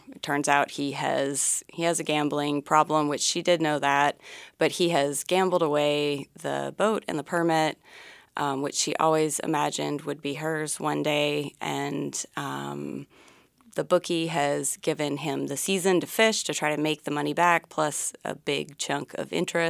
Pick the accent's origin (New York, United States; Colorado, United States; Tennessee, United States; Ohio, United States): Tennessee, United States; now in Petersburg, United States; I grew up outside Nashville.